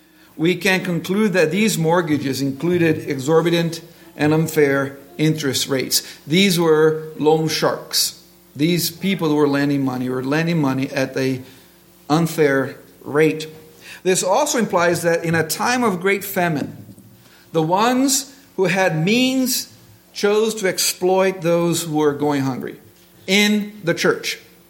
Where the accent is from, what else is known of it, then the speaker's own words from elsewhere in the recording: Brazil; I've seen it growing up in Brazil